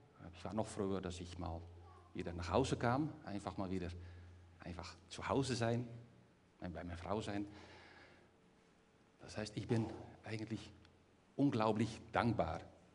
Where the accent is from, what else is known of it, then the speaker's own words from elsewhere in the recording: Netherlands; German is a second language; ich habe zu viele Fahrräder als Holländer.